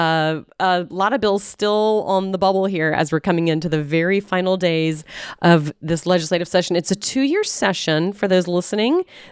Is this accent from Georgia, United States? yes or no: yes; Atlanta, Georgia, United States; Yeah, and so I grew up here in Atlanta